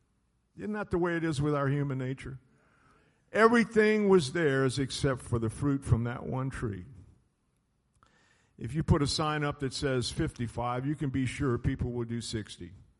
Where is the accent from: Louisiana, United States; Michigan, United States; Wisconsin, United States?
Louisiana, United States; I grew up in South Louisiana, and there were orange orchards.